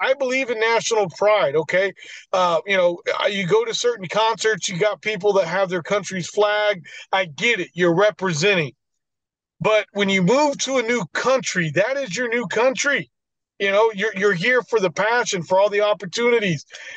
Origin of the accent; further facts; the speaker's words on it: Texas, United States; accent: Texas; Maybe it was my Texas accent.